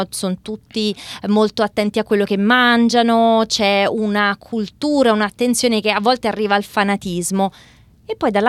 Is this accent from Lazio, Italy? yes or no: yes; Rome, Lazio, Italy; io sono romana